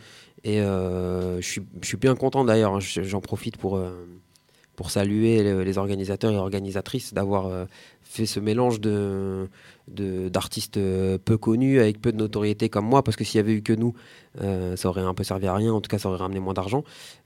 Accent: Lille, Hauts-de-France, France; Moi, je viens de Lille, mais je crois que je suis pas le plus éloigné.

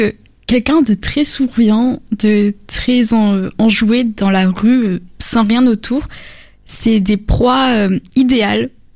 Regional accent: Cannes, Provence-Alpes-Côte d'Azur, France; now in Marseille, France; j'ai grandi à Cannes, été élevée à Cannes. Et quand tu viens à Marseille, il y a quand même un petit choc.

